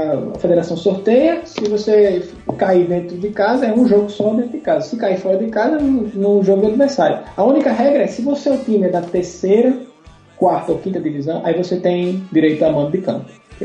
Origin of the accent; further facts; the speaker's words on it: Northeast Region, Brazil; accent: Nordeste; Eu tenho um sotaque do Nordeste